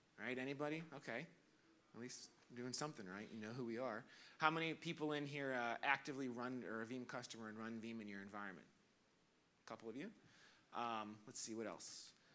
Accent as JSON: {"language": "English", "town": "Pittsburgh", "region": "Pennsylvania", "country": "United States", "tie": "born or raised there", "said": "I'm not from Australia. I'm from the United States, Pittsburgh, Pennsylvania, where I was born and raised."}